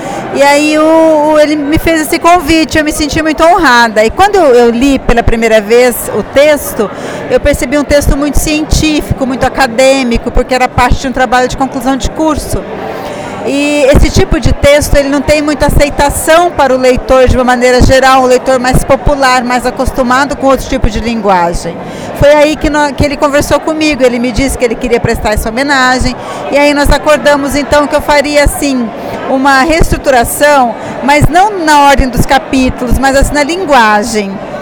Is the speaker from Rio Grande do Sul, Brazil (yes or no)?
no; Cornélio Procópio, Paraná, Brazil; Eu sou daqui de Cornélio, eu moro aqui desde que eu nasci, há 53 anos.